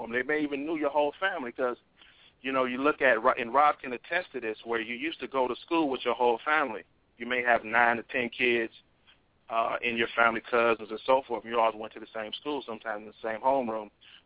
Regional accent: Detroit, Michigan, United States; and I was from the North End. And I know you don't know where that is because you may not be from Detroit.

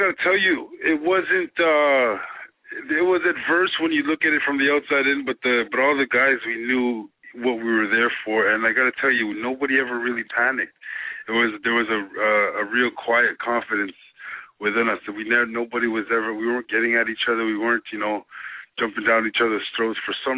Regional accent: Toronto, Ontario, Canada; You know me. I'm from Toronto. Won the cup in Toronto.

